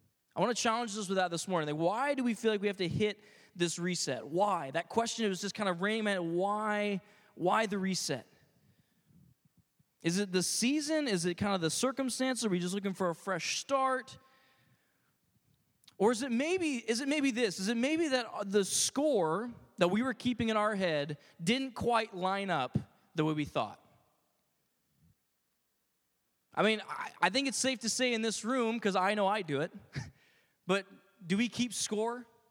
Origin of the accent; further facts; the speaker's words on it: United States; I guess for me as an American, I start American Thanksgiving, like, that day